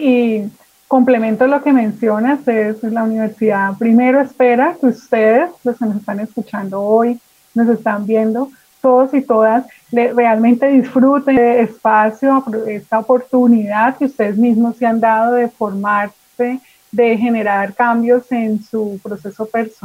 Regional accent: Colombia

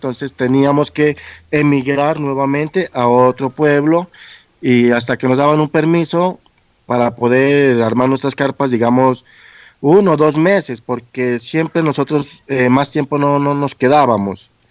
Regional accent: Pasto, Nariño, Colombia; Siendo nosotros los pastusos de nacimiento, de toda la vida, mi abuelo, mi abuela eran de aquí de Pasto, mi padre, mis hijos, todos.

